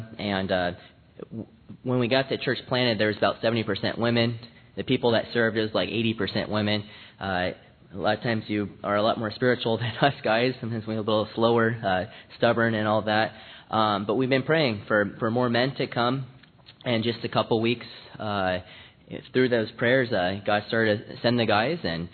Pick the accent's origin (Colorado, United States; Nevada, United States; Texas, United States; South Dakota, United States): Colorado, United States; I'm from Colorado